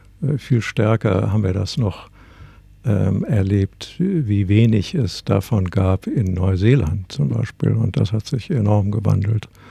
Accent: Rhineland, Germany; Nun bin ich als Rheinländer in Berlin dann auch nicht so zu Hause.

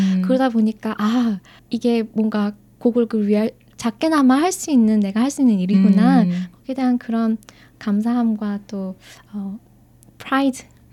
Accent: Australia; also born or lived in South Korea; 초등학생 때 네. 호주를 왔기 때문에 아무래도 그 고국에 대한 그리움이

